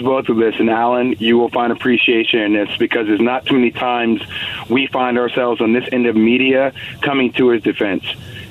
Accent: New Jersey, United States; I'm from Jersey.

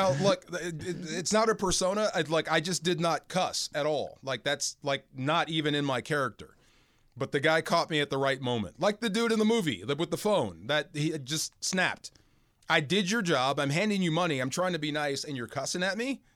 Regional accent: California, United States; now in St. Louis, United States; So I'm a Californian. I had no idea what you do with snow until I got to St. Louis.

